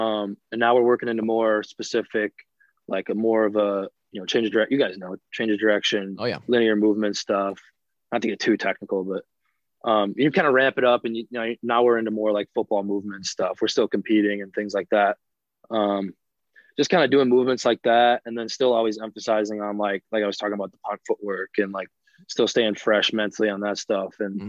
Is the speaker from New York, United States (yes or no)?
no; Wisconsin, United States; why am I not playing against Wisconsin, my home state, in their home stadium to go beat their ass?